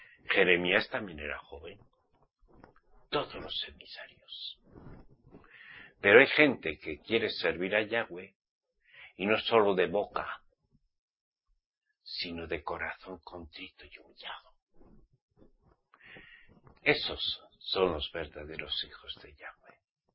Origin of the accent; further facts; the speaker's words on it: Spain; somos españoles.